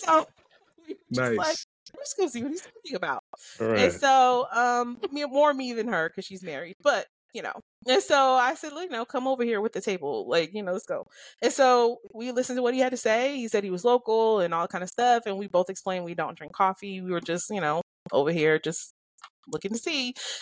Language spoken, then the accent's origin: English; Kansas City, Missouri, United States; I think that I grew up in Kansas City years and years going to the games